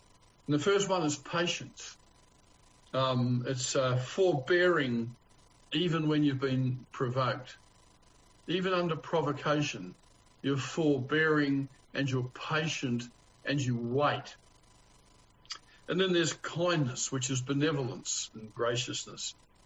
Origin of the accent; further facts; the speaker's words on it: Australia; accent: Australian; and I was talking with my Australian accent, and we were laughing and joking and having a great time.